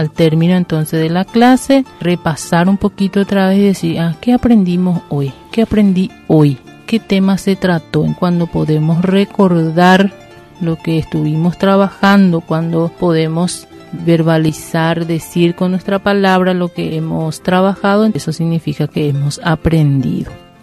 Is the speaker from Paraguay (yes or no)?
yes; Paraguay; Nosotros como paraguayos y paraguayas tenemos varias costumbres y varias tradiciones que seguimos haciendo.